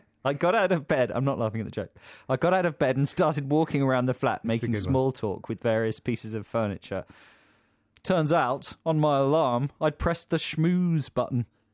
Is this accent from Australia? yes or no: yes; Australia; accent: Australian; And the thing about it is it's totally distinct from my Australian accent.